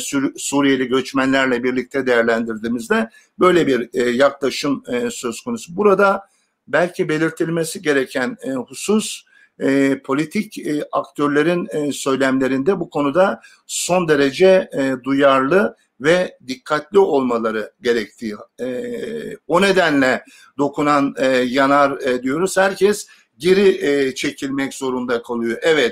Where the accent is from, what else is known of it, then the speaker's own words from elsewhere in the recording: Bursa, Turkey; born there; Dün doğduğum şehir Bursa'da bir aile ziyareti kent dışında.